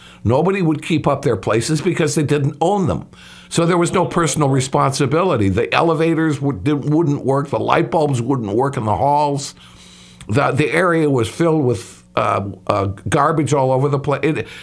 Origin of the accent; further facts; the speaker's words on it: Chicago, Illinois, United States; I can tell you some stories growing up in the Chicago area